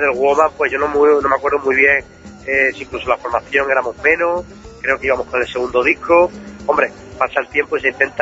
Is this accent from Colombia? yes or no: no; Zafra, Extremadura, Spain; Y yo soy de Zafra